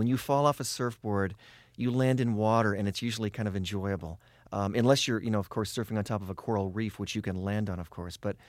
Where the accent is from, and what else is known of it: Los Angeles, California, United States; born or raised there